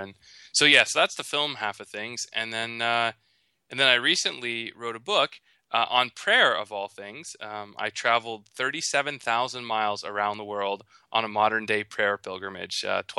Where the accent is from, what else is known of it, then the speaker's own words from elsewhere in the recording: Canada; Well, I'm Canadian, so it is easier for us to get into North Korea.